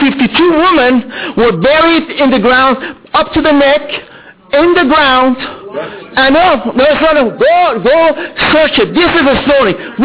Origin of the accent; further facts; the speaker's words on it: Iran; now in United States; I'm speaking about myself. I'm an Iranian. Listen to me. I am Iranian American